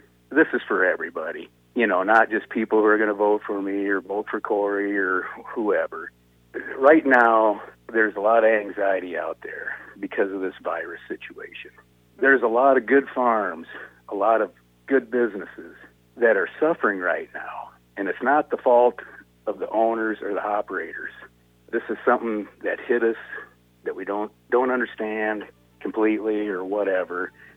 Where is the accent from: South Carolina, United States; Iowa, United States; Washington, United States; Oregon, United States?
Iowa, United States; Alexander; Well, I grew up near Alexander on a family dairy farm. I've spent most of my life in District 3.